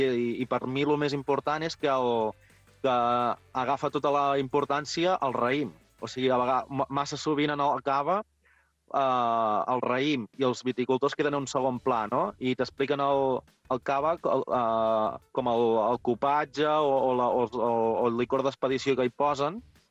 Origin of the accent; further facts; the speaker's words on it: Olèrdola, Catalonia, Spain; jo sóc d'Olèrdola